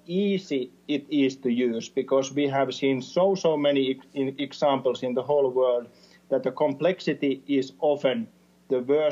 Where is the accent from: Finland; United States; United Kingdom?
Finland; it's very good to say that I come from Finland.